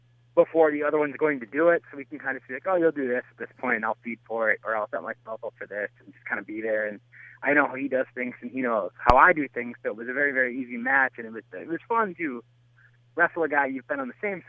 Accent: Oshkosh, Wisconsin, United States; much of my shtick or gimmick is based on the fact that I'm from Oshkosh, Wisconsin.

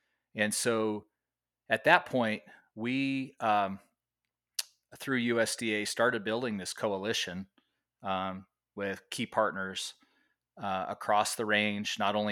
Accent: Las Vegas, Nevada, United States; my childhood growing up in Nevada, right? I grew up in Las Vegas, so, you know, some might not consider that Nevada, but for me, it was Nevada

